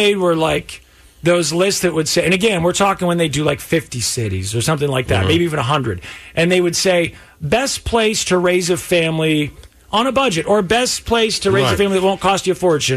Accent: Kansas City, Midwest, United States; oh, look at this guy from the Midwest. Right? Where are you from? Kansas City. Oh, look at this. Kansas City. He's never seen the water before.

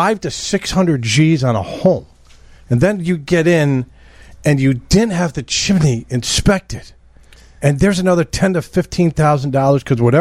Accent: Des Plaines, Illinois, United States; I grew up in Des Plaines, went to Maine East, you know, that's right across the street from Notre Dame High School

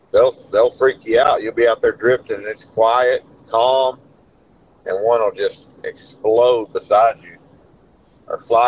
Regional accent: Sargent, Texas, United States; growing up in Sargent, on that Sargent side of Mitchell's Cut, between Sargent and the Bernard

